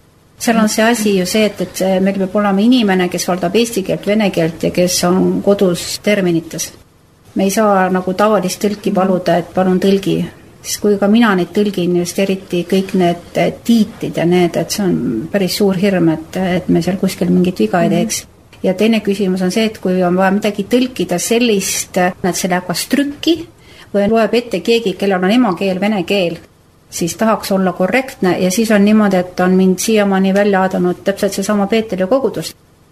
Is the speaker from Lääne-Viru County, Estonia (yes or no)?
no; Ida-Viru County, Estonia; Ma olen juuripidi pärit Ida-Virust, just sellest kenast nurgas, kus on probleemid vältega.